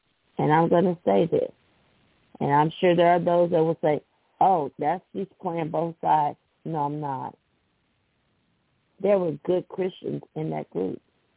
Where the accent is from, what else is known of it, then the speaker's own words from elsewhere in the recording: the South, United States; accent: southern; Y'all all know, I'm going my southern accent, y'all all know that is a bald-faced lie.